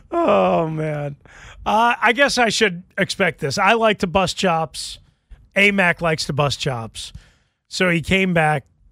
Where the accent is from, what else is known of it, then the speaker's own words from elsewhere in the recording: New York, United States; moved away; I grew up on Long Island. Mm. I rooted for the Giants as a kid. As soon as I faithfully moved here 17, 18 years ago, I became a Commanders fan.